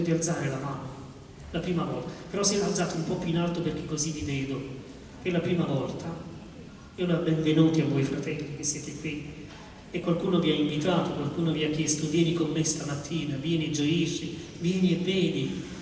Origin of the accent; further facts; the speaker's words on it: Campania, Italy; io sono della Campania e saluto tutti i campani che sono qui, che alcuni di loro anche della mia città